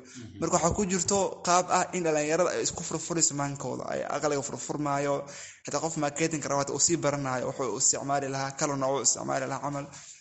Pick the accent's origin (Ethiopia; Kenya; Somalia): Kenya; asalkii waxaan ka imaaday reer Kenya ahay, dadka dhalinyarada qaxootiga wax ku soo bartaa ahay.